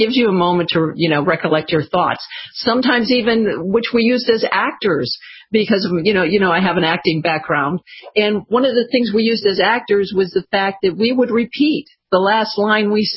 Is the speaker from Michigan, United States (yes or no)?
yes; Michigan, United States